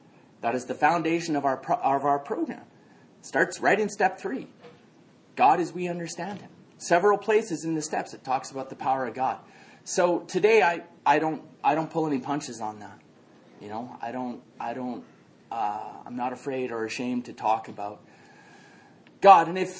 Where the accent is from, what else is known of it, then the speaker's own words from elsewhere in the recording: Calgary, Alberta, Canada; born there; So I will say that I was born in Calgary.